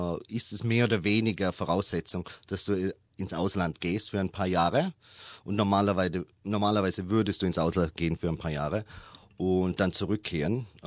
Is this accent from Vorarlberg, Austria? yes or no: yes; Rankweil, Vorarlberg, Austria; also born or lived in Vienna; Ich komme aus Vorarlberg-Rankweil, in der Nähe von Feldkirch.